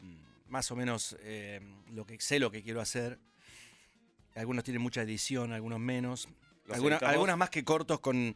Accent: Funes, Santa Fe, Argentina; tengo una casa de campo y me crié en Funes, un lugar cerca de Rosario, pescando ranas.

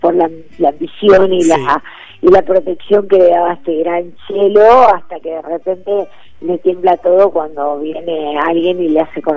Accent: Buenos Aires, Argentina; born there; No, nací en Mendoza, por favor, nací en Saavedra.

